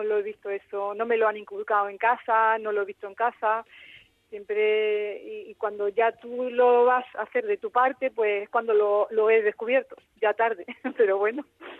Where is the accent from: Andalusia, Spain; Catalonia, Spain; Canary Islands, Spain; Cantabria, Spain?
Andalusia, Spain; Málaga; como soy de Málaga, he competido el Open de Andalucía